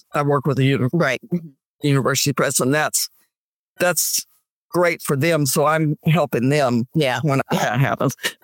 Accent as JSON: {"language": "English", "region": "Georgia", "country": "United States", "tie": "born there", "also_born_or_lived": "Germany", "said": "I was born in Georgia and then gone. My dad was in the Air Force, and then we came back and we were here"}